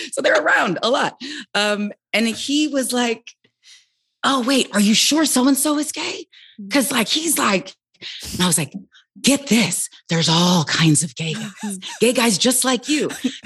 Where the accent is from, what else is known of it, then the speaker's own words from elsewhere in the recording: Omaha, Nebraska, United States; now in Bay Area, United States; And we're from Omaha, Nebraska, the north side. So it's just even smaller.